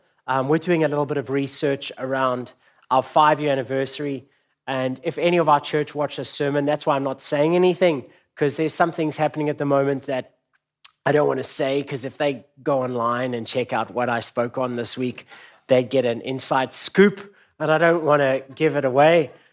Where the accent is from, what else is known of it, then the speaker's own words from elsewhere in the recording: Johannesburg, Gauteng, South Africa; I come all the way from Johannesburg, South Africa.